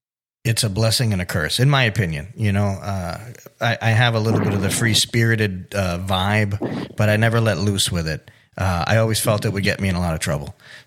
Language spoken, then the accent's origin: English; Miami, Florida, United States; The culture there, I'm from Miami.